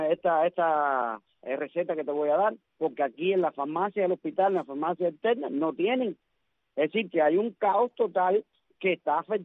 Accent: Cuba; como decimos un cubano

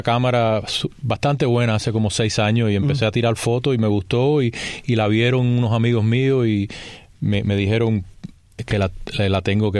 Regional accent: Miami, Florida, United States; Miami, bien cerca.

